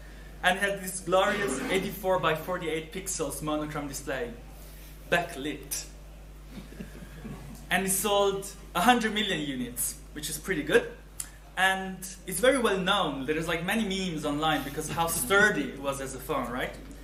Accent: Italy; also born or lived in China; now in United Kingdom; I was born in China, grew up in Italy.

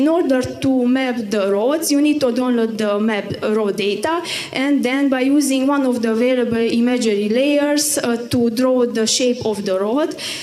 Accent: Tel Aviv, Tel Aviv District, Israel; English is a second language; I'm from Tel Aviv, Europe

